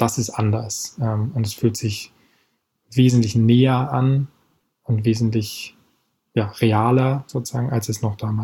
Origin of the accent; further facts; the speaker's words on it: Germany; now in France; ich lebe in Frankreich, bin also sozusagen selbst als Deutscher hier. Meine Frau ist Argentinierin, wir beide sind sozusagen nicht in Frankreich, haben keinen französischen Pass